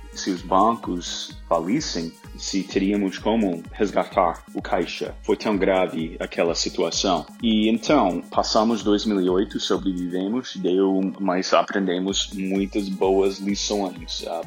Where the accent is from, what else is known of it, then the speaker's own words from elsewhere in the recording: Dallas, Texas, United States; Portuguese is a second language; now in Brazil; Como vocês já perceberam, eu não sou daqui, eu cresci nos Estados Unidos, eu sou texano, cresci em Dallas